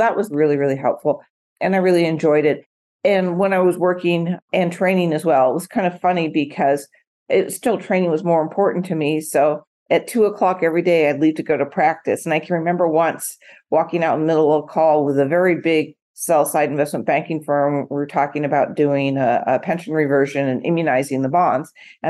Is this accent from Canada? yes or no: no; Portland, Oregon, United States; So I grew up in the great state of Oregon, where it's sort of the home of track and field. I grew up in Portland, not Eugene, Track City, USA.